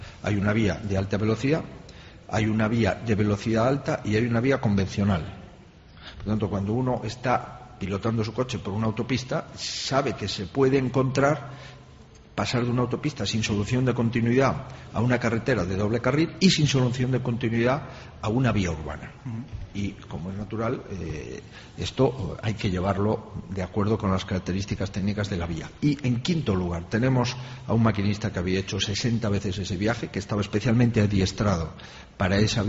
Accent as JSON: {"language": "Spanish", "town": "Ourense", "region": "Galicia", "country": "Spain", "said": "Yo te agradezco mucho porque soy de Orense y te agradezco esa diferenciación. Por lo tanto, los gallegos cometemos siempre algunos errores"}